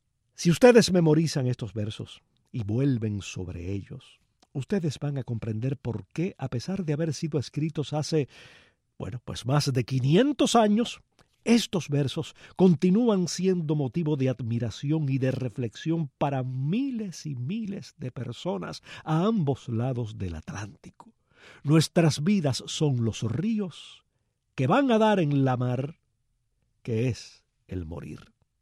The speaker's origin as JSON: {"language": "Spanish", "town": "Palma Soriano", "region": "Santiago de Cuba", "country": "Cuba", "tie": "born or raised there", "moved": "yes", "lives_now": "Miami, United States", "said": "Aunque yo abandoné Palma Soriano, mi pueblo, hace muchos años, saber de Palma, tener noticias suyas, sigue siendo para mí, señoras y señores, motivo de gran alegría."}